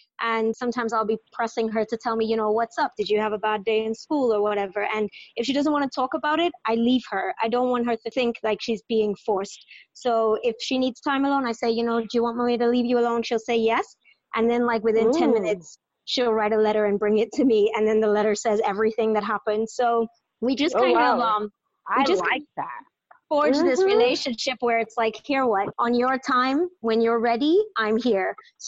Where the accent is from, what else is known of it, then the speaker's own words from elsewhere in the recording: Trinidad & Tobago; I'm from Trinidad, but I didn't actually grow up here. So I've been back home for a decade now